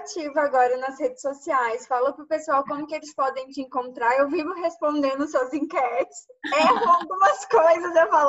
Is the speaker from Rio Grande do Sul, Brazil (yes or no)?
no; Minas Gerais, Brazil; Acho que é porque somos mineira. E mineira adora conversar.